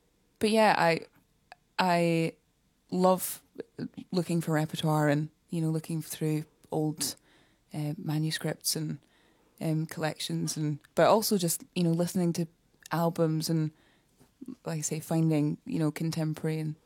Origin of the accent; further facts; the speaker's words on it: Scotland, United Kingdom; Yeah, well, as you say, I'm from the Borders.